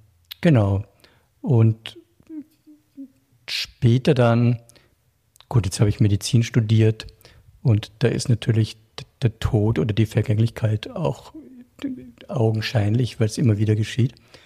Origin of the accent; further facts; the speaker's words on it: Salzburg, Austria; Ich bin in Salzburg aufgewachsen, mehr oder weniger in den Bergen.